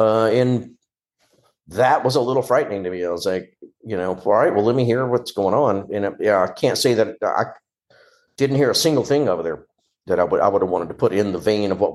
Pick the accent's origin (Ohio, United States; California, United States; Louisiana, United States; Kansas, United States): Louisiana, United States; I'm from Louisiana, man. I got a lot of fucking friends that are fucking nuts.